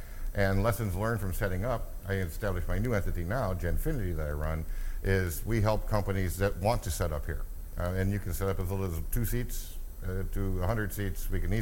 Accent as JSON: {"language": "English", "country": "United States", "moved": "as an adult", "said": "Again, I am an American. I came here in 2003 and set up an initial clinical BPO."}